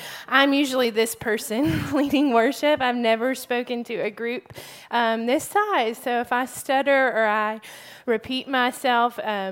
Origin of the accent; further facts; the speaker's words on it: Auburn, Alabama, United States; I am originally from Auburn, Alabama